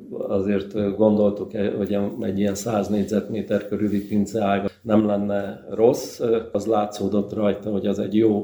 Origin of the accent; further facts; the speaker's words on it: Kiskunfélegyháza, Bács-Kiskun, Hungary; born there; Piskunfélegyházi születésű vagyok.